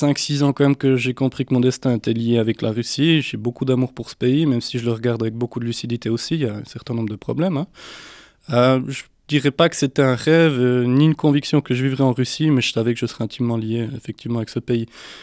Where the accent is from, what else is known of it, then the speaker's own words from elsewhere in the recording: Neuchâtel, Switzerland; Moi, je suis un enfant du pays de Neuchâtel, hein, donc ça ne s'entend pas des masses à l'accent. Je ne suis pas Gilbert Facchinetti, mais enfin, j'ai grandi toute ma vie ici.